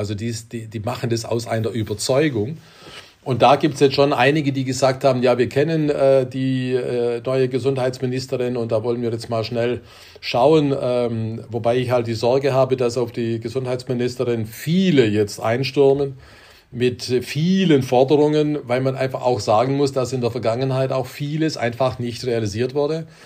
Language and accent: German; Baden-Württemberg, Germany; Geschäftsführerin der CDU Baden-Württemberg war, also meinem Heimatland.